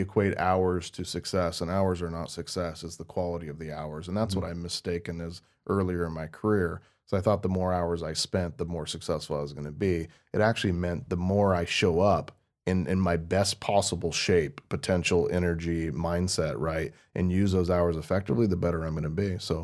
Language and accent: English; West Coast, United States; I'm born and raised on the West Coast.